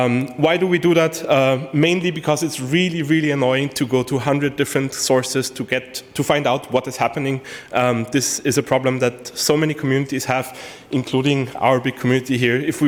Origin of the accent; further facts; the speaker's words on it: Austria; English is a second language; I'm from Austria, which is why I'm holding the talk in English so you all can understand me.